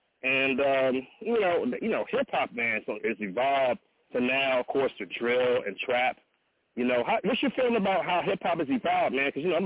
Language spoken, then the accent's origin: English; Los Angeles, California, United States; I grew up in the West Coast, man. Shout out to all the folks out there, 110th in Vermont, man.